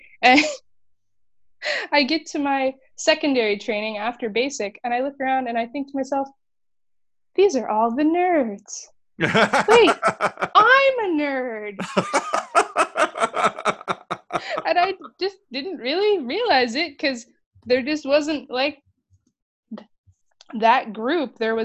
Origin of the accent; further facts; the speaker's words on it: South Dakota, United States; So about myself, I'm from Western South Dakota, and I specify Western South Dakota because we are a ranching community as opposed to farming